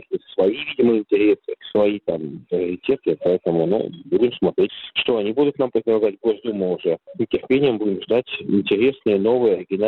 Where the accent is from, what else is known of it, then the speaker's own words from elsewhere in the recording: Saint Petersburg, Russia; я вырос в Петербурге, я родился на Гончарной улице.